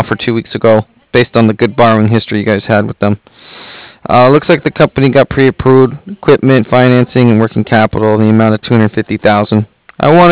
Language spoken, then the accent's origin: English; San Diego, California, United States; San Diego.